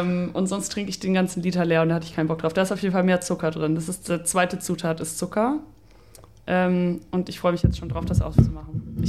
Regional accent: Lower Saxony, Germany; Ich komme ja auch aus Friesland

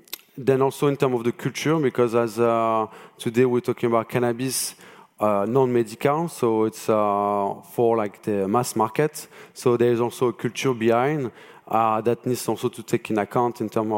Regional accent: France; English is a second language; So as I'm French, as you could probably hear from my accent

